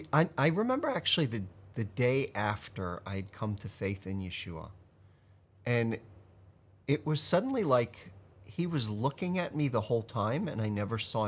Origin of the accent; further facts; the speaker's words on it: New Jersey, United States; I grew up in New Jersey, but we would go to Brooklyn to my aunt's house